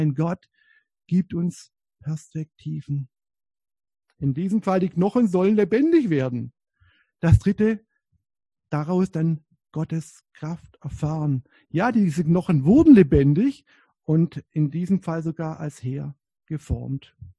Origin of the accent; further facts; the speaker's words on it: Baden-Württemberg, Germany; Ich komme hier aus der Nähe von Herrenberg, aus dem Heckengäu. Auch da gibt es noch sehr viele Äpfelbäume.